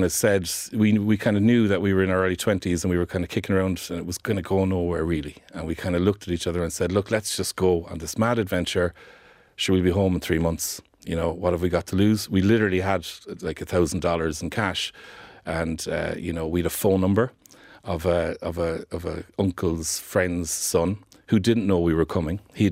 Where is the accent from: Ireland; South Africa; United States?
Ireland; we're the Irish lads. We're over.